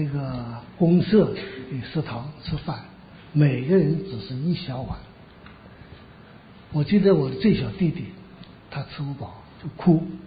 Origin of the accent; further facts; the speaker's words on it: Ji'an County, Jiangxi, China; 后来到了50年代，我们家是在井冈山脚下一个吉安县，那个地方是说是出现在讲是红军过去讲土匪的地方